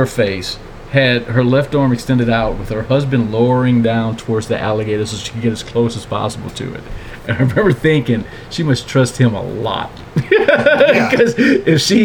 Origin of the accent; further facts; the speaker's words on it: Louisiana, United States; Growing up in Louisiana, remember the McElhenney's on the Tabasco Sauce Company, and it's on a little island in my hometown.